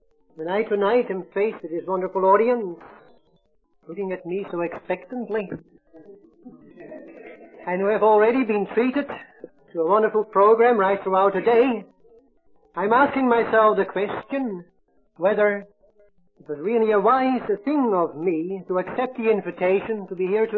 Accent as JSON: {"language": "English", "town": "Amsterdam", "region": "North Holland", "country": "Netherlands", "lives_now": "South Africa", "said": "I'm not a South African by birth. South African citizen indeed, but not by birth. I come from Holland, from Amsterdam. And I'm also a Catholic, Roman Catholic, if you like, and I'm a Catholic priest."}